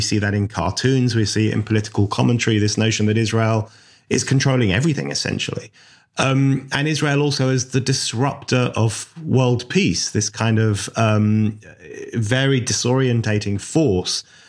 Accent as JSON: {"language": "English", "region": "London", "country": "United Kingdom", "tie": "born or raised there", "said": "when I grew up in Northwest London."}